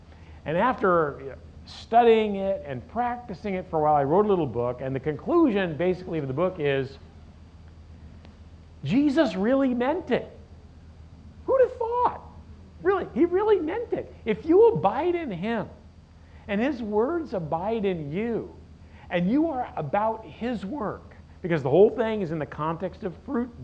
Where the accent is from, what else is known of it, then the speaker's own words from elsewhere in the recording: Placentia, California, United States; I'm from, I guess, Los Angeles, if you want to get real specific. I'm from Placentia in North Orange County, 20 minutes from Disneyland is the marker.